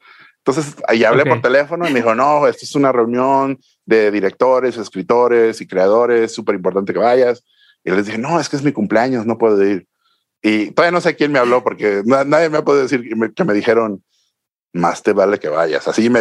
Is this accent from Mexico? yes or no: yes; Mexico; Como buen mexicano.